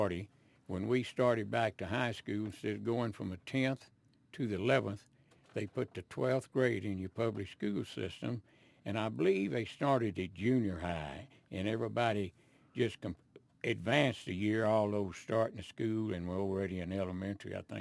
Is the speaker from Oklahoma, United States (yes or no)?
no; Waco, Texas, United States; I was born right here in Waco, Texas, August 10, 1923. Born and raised in Waco. Went through school in Waco.